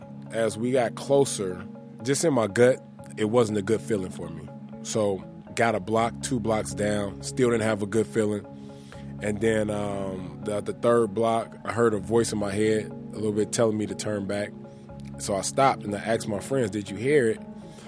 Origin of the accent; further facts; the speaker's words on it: Oakland, California, United States; Well, I'm from Oakland, California.